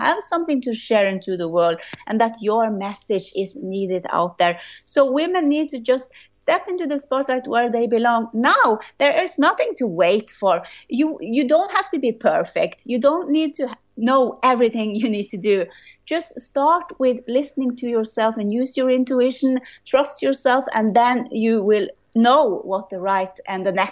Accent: Norway; first language Norwegian; English is a second language; And I was very scared because my first language are Norwegian. So to speak in English has been something

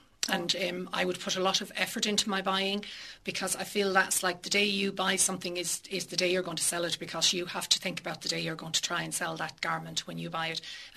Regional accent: Leinster, Ireland; also born or lived in England; now in Roscommon, Ireland; No, I am actually from Offaly.

